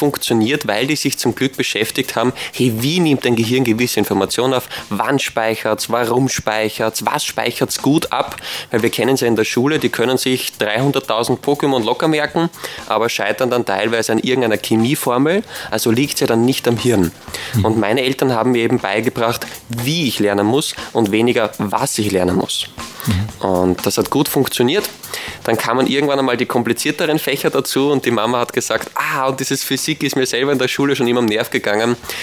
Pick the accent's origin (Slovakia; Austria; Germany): Austria; Wiener Neustadt, Lower Austria; wie ich schon gesagt habe, bin aus Wiener Neustadt, also gleich aus der Umgebung